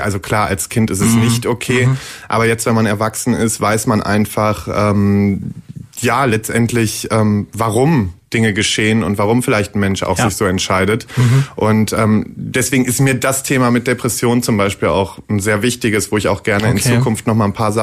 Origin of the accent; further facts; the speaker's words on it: Warendorf, North Rhine-Westphalia, Germany; Also ganz ursprünglich komme ich aus Warendorf, einem kleinen Städtchen bei Münster. Mhm. Da bin ich aufgewachsen